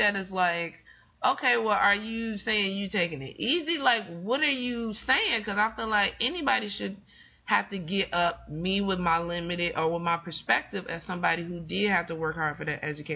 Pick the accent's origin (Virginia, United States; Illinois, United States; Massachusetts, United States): Illinois, United States; Chicago; As a Chicagoan.